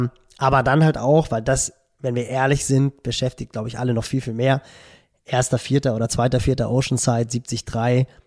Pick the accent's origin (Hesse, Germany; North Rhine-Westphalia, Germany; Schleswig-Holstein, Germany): Schleswig-Holstein, Germany; Barmstedt; ich bin ja in Barmstedt groß geworden, so einem kleinen Vorort von Hamburg, 45 Autominuten entfernt.